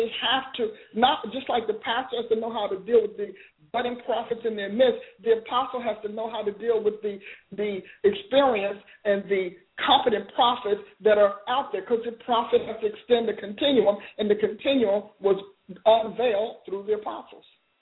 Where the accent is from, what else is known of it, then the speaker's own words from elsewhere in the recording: New Jersey, United States; I was born in Jersey and grew up in New Jersey.